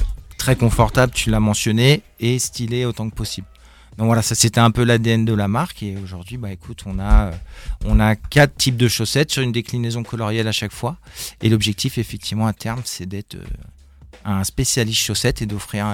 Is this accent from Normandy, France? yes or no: yes; Rouen, Normandy, France; Moi, je viens de Rouen, de la rive gauche de Rouen, qui est un endroit plutôt industrieux.